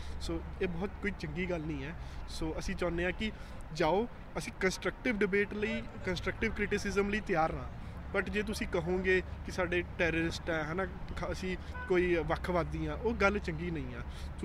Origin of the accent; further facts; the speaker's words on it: Mohali, Punjab, India; ਸੋ ਇਹ ਬਹੁਤ, ਮੈਂ ਮੋਹਾਲੀ ਤੋਂ ਆਉਂਦਾ, ਹੈ ਨਾ।